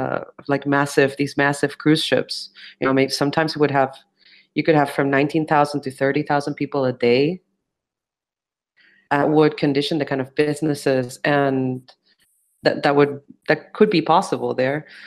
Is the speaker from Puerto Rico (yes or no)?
yes; San Juan, Puerto Rico; So when I moved back to Puerto Rico in 2014, I was a little bit shocked. I grew up in Old San Juan